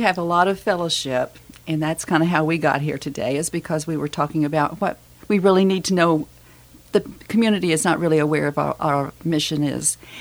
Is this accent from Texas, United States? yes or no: no; Oklahoma, United States; I grew up in Oklahoma, and my mother took me to meetings with her.